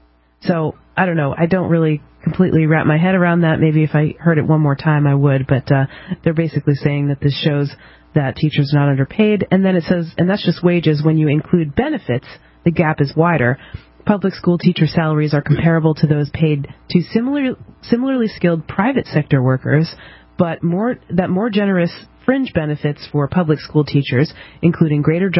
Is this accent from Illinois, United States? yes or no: no; New Hampshire, United States; I happen to be born in New Hampshire, so I'm a New Hampshirean. And I'm an American.